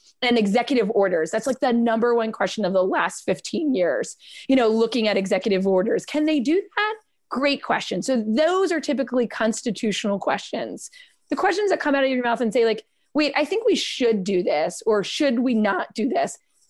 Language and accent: English; Philadelphia, Pennsylvania, United States; it's an amazing city, but as a Philadelphian, I can say that.